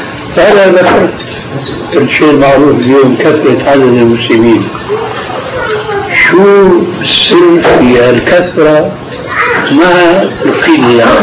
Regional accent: Damascus, Damascus Governorate, Syria; بعض القراء عندنا في دمشق

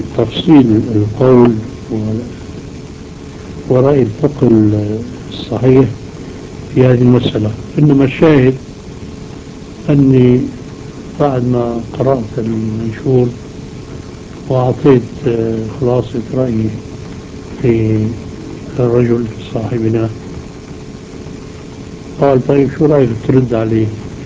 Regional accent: Syria; مجلة المسلمون التي كانت تصدر عندنا في الشام

